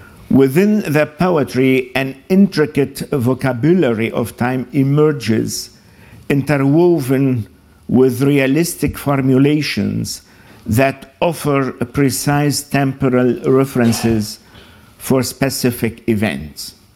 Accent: Lebanon; born there; English is a second language; although I was born in Lebanon, but it looks like I am an unorthodox Lebanese. But I'm sure you will be able to understand my 50-50 English.

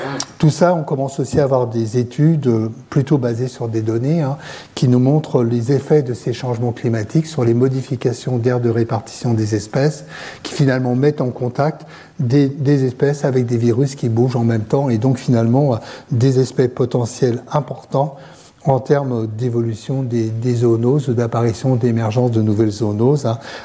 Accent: Brittany, France; enfin, je suis breton

